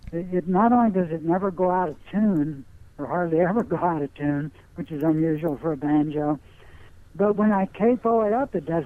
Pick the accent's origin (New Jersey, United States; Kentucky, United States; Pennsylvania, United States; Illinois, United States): Kentucky, United States; And even though I'm from Kentucky, I didn't know about